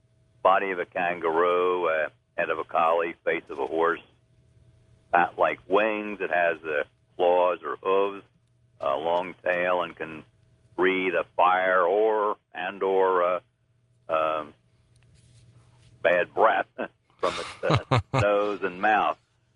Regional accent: New Jersey, United States; I'm originally from South Jersey, and kind of grew up hearing about the Jersey Devil.

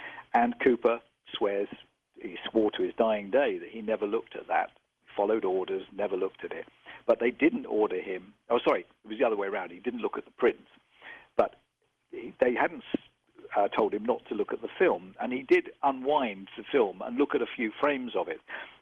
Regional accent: United Kingdom; I know I'm a Brit

